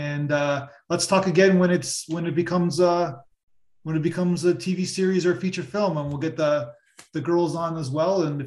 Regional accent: Canada; because I'm Canadian and give an American analogy.

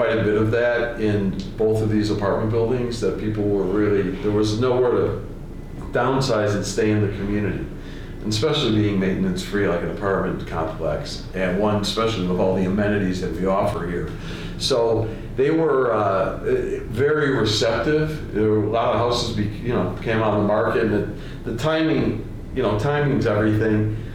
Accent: Lincolnwood, Illinois, United States; now in Highland Park, United States; I originally, like I said, I grew up in Lincolnwood. I lived in the city for quite some time, got married, moved to the suburbs, moved to Highland Park.

